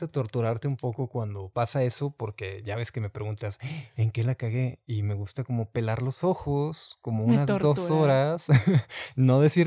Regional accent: Mexico; eso es algo que sí nos caracteriza bastante como mexicanos

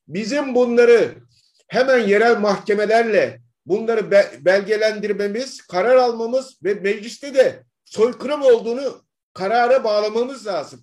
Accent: Kirkuk, Kirkuk Governorate, Iraq; Ben hem bir Kerkük kökenli olarak aynı zamanda hem bir Türk olarak

